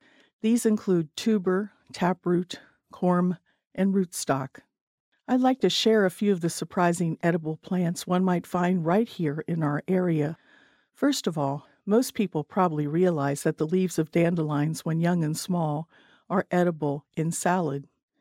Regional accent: Grants Lake, Kentucky, United States; Wild blackberries are not a surprise to me since I grew up in Grants Lake, Kentucky.

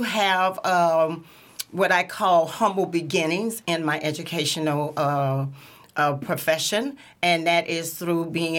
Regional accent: United States; I am an educator from the Holton Street area, I'm South Side. I am the South Side.

